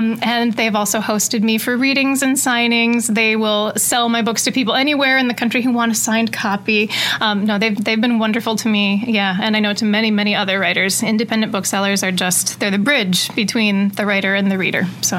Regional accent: River Falls, Wisconsin, United States; there was this house in my hometown of River Falls that my school bus used to go past every day

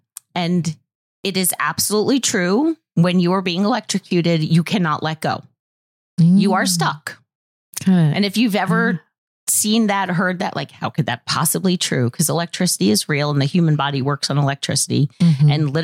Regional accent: New Jersey, United States; I grew up in North Jersey.

